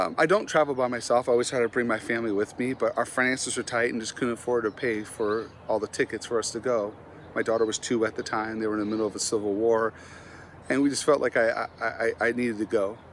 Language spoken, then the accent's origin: English; Lafayette, California, United States; I grew up in Lafayette, California, right by Berkeley.